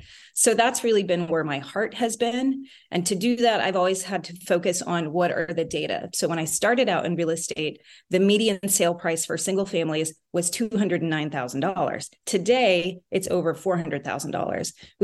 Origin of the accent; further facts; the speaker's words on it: Midwest, United States; I grew up in the Midwest. I went to school in Texas.